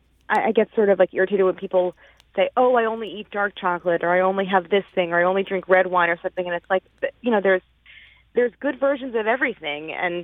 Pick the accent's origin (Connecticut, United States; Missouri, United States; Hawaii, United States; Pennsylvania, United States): Missouri, United States; St. Louis; growing up in St. Louis, I never had any Pocky.